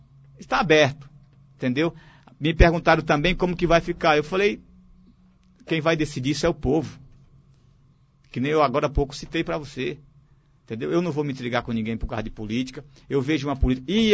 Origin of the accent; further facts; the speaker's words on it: Tamboril, Ceará, Brazil; Não, eu sou de Tamboril.